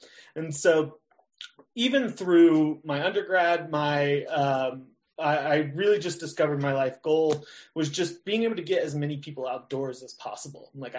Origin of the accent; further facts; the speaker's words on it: Charlotte, North Carolina, United States; now in Colorado, United States; So like I said … I'm born and raised in North Carolina, was born in Charlotte, North Carolina, and then went to school in UNC Greensboro